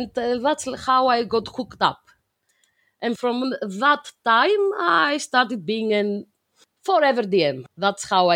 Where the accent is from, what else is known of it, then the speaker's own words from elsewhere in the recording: Greece; the last 4 years now that I'm back in Athens, because I'm from Greece